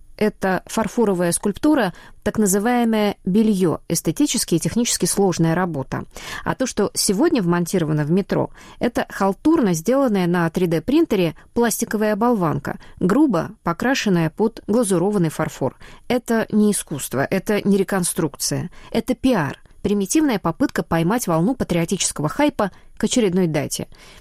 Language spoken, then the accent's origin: Russian; Moscow, Russia; Я родилась и выросла на Таганке